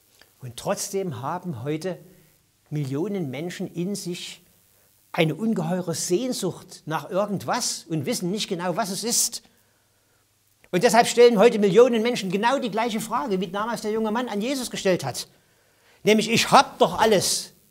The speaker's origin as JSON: {"language": "German", "region": "East Germany", "country": "Germany", "said": "Wir im Osten, wo ich herkomme, wir haben 40 Jahre lang so die primitive Spielart des Materialismus mitgemacht."}